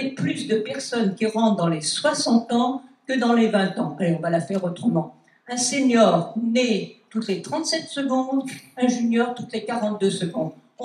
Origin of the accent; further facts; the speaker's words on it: Nouvelle-Aquitaine, France; Je suis de la Creuse, je suis une ancienne élue